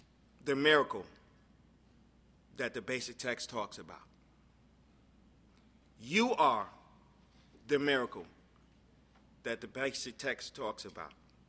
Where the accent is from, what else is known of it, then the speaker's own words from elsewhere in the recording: New York City, New York, United States; now in Atlanta, United States; I live in Atlanta now, but I'm from New York, born and raised.